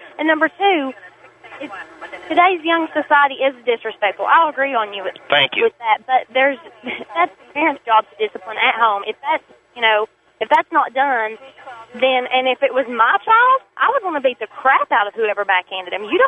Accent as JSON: {"language": "English", "region": "Scotland", "country": "United Kingdom", "said": "I'm proud of my accent. I'm proud of where I come from."}